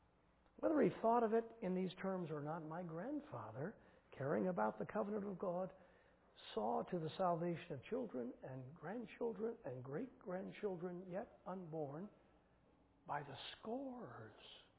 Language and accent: English; St. Louis, Missouri, United States; one of the fifth generation of her family was my pastor when I was growing up in St. Louis.